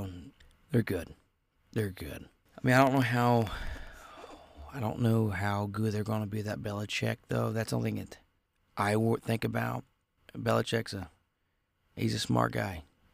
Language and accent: English; Ohio, United States; I'm from Ohio. I'm like, should be a Bengals fan.